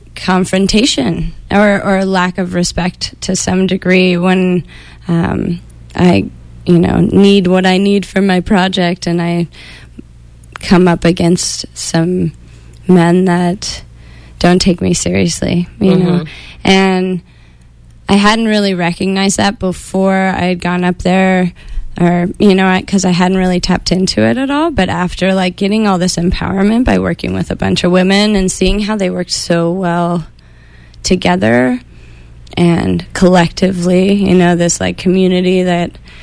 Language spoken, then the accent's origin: English; California, United States; And I grew up in the Eastern Sierras and 10 miles from any town.